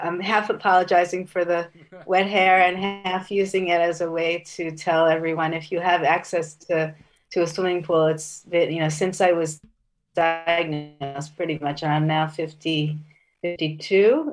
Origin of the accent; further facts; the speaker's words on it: United States; now in Israel; So I live in Israel. I grew up in the United States